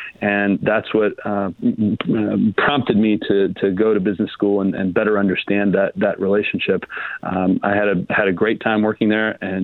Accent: Idaho, United States; moved away as an adult; now in Oregon, United States; I'm an Oregonian by choice. I was raised in Idaho and came here to go to college and have more or less stuck around.

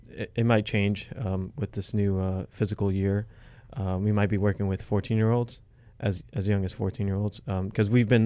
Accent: New York, United States; I'm from New York, so I you know, I'm a newbie

